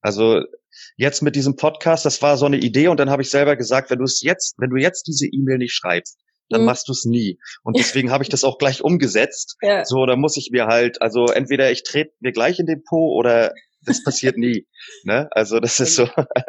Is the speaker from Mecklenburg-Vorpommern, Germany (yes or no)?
yes; Waren an der Müritz, Mecklenburg-Vorpommern, Germany; Ursprünglich aus Waren an der Müritz.